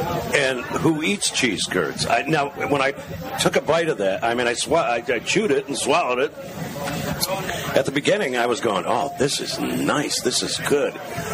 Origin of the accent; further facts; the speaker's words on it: Detroit, Michigan, United States; I grew up in Detroit, and we used to go over to Windsor across the bridge or the tunnel, and I've had poutine.